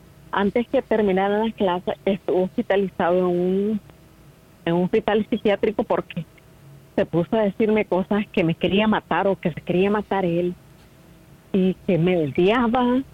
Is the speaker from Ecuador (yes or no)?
no; Nicaragua; moved away; vive en mi país. Somos de Nicaragua, pero vivimos allí ya más de 10 años.